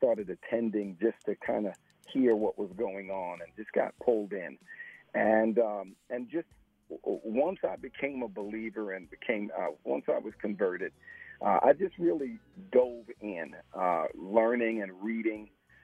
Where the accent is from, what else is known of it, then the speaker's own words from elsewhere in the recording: Queens, New York, United States; I was born in Queens, New York, and was raised, born and raised in the Nation of Islam.